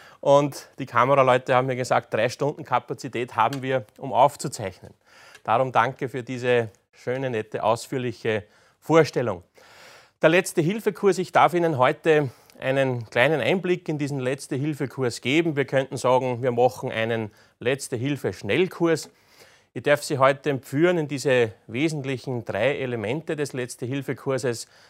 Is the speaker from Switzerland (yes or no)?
no; Upper Austria, Austria; Es gibt zum Beispiel in Oberösterreich, wo ich herkomme, in den Gemeinden so Vereine